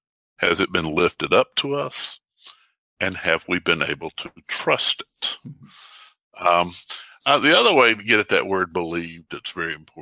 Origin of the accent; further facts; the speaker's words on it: Mount Airy, North Carolina, United States; anybody that's listened to the show for a while knows I'm from Mount Airy, North Carolina, the hometown of Andy Griffith.